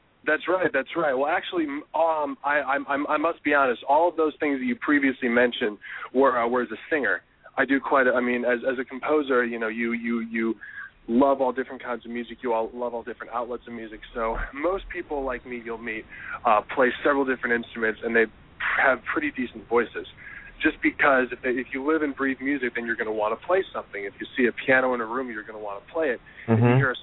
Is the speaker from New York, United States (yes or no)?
no; Iowa, United States; I grew up in Iowa, where everybody's pretty much WASPy, and everything's kind of the same.